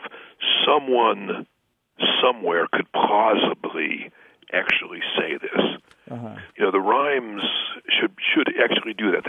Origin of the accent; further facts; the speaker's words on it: California, United States; I mean, I'm from California, so that, you know, there's, you know, Anglos, Latinos, Asians